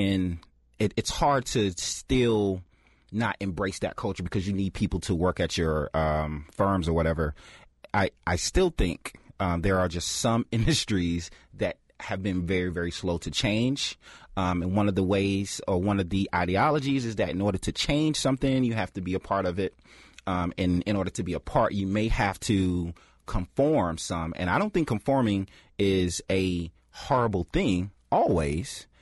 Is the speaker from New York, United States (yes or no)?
no; North Carolina, United States; and I grew up in North Carolina